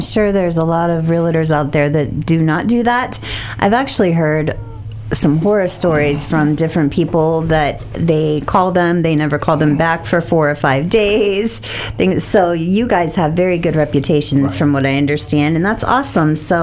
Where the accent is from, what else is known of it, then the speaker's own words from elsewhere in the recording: Florida, United States; But it is really growing up in Pasco.